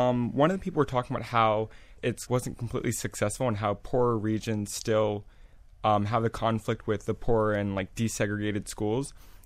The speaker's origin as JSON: {"language": "English", "town": "Boca Raton", "region": "Florida", "country": "United States", "tie": "born or raised there", "said": "I'm an African American, and I was born and raised in Boca Raton, and I'm surrounded by Jewish and Caucasian culture"}